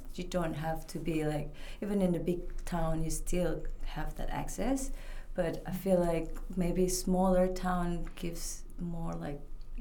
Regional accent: Indonesia; English is a second language; so much nature that I'm missing from how I grew up in Indonesia.

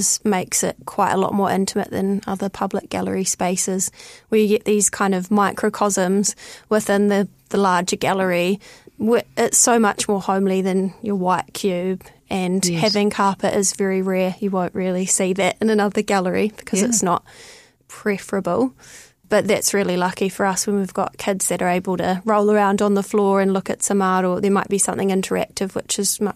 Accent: New Plymouth, Taranaki, New Zealand; back home in Ngamotu, New Plymouth, my hometown

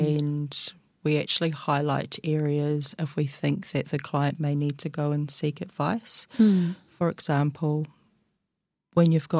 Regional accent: South Auckland, Auckland, New Zealand; I knew growing up in South Auckland

